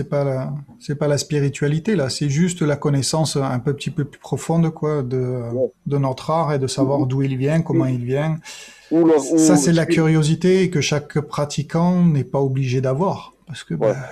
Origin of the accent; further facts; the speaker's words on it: France; Ben, c'est comme chez nous en France, hein.